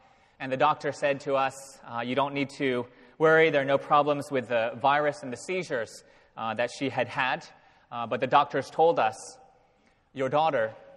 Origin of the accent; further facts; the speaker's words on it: Philadelphia, Pennsylvania, United States; I come from Philadelphia, the home of the Philadelphia Phillies.